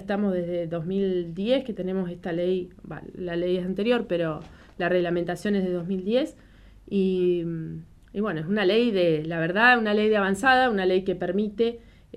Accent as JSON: {"language": "Spanish", "country": "Argentina", "said": "los derechos que nosotros tenemos como argentinos"}